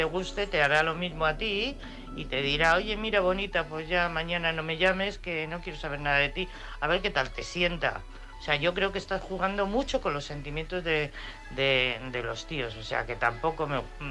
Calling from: Madrid, Community of Madrid, Spain; de Madrid.

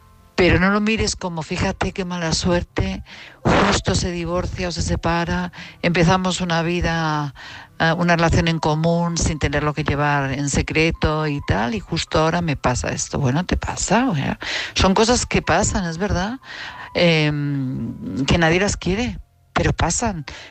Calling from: Madrid, Community of Madrid, Spain; de Madrid.

